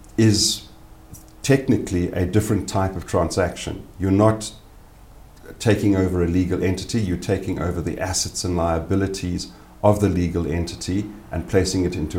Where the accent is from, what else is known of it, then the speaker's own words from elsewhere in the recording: South Africa; I'm a South African attorney.